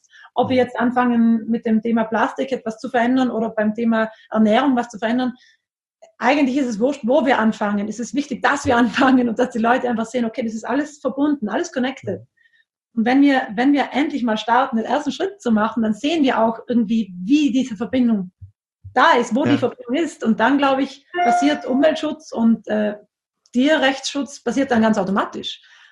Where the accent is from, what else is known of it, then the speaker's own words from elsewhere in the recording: Trentino-Alto Adige, Italy; Also ich bin ja aus Südtirol, habe aber angefangen zu tauchen vor 10 Jahren.